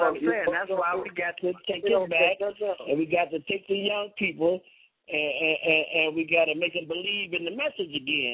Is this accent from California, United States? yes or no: yes; California, United States; I'm from California, that brought me back.